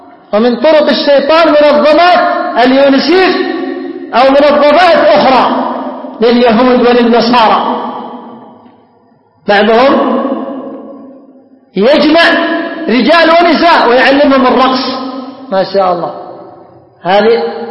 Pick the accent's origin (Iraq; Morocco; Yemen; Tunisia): Yemen; عندنا في اليمن معروف كانوا يقولون